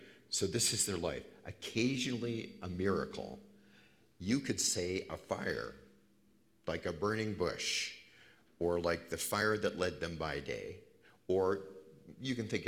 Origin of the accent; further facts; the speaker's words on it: Manitoba, Canada; Or maybe I'm just from Manitoba.